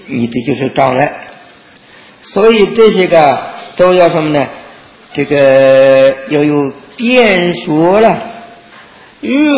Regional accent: China; 比如说我们中国人，只能说中国人的话，同样中国人的话，各省有各省的这个方言

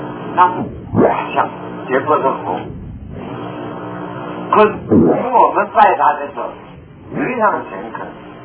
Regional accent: China; 我中国人公公正正就是我拜佛

